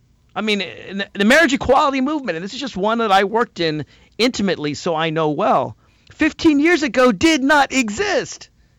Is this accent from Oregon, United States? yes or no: no; Nashville, Tennessee, United States; now in Virginia, United States; I grew up in Nashville, Tennessee. I'm talking about in my home state of Tennessee, where, unlike Virginia, where I currently live